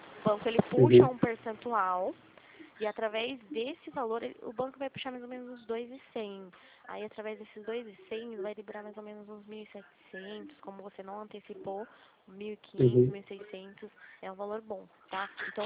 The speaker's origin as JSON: {"language": "Portuguese", "town": "Limeira", "region": "São Paulo", "country": "Brazil", "said": "Eu sou aqui de Limeira, São Paulo. Sou de São Paulo."}